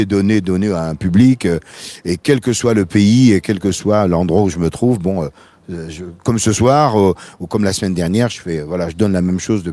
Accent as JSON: {"language": "French", "country": "Martinique", "tie": "born or raised there", "said": "on a toujours dit qu'on était un groupe, on est natif de la Martinique."}